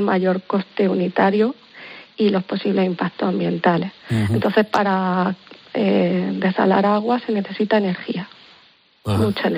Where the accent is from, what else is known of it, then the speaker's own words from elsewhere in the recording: Region of Murcia, Spain; now in Almería, Spain; bueno, yo soy murciana y ahora vivo en Almería